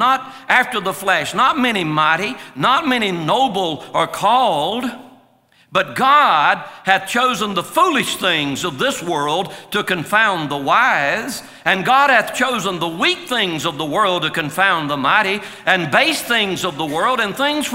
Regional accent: Georgia, United States; I'm from Twiggs County, Georgia. You don't get any more redneck than Twiggs County.

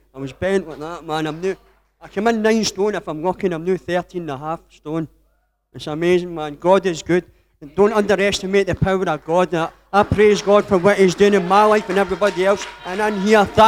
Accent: Scotland, United Kingdom; moved away; I came from Scotland about 3.

